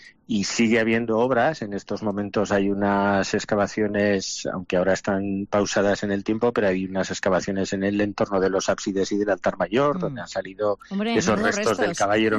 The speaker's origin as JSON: {"language": "Spanish", "town": "Huesca", "region": "Aragon", "country": "Spain", "tie": "born there", "said": "yo nací en Huesca, yo nací en la Correría, mi bautismo, mi comunión, mi confirmación fue en San Pedro el Viejo. Fui monaguillo en San Pedro el Viejo."}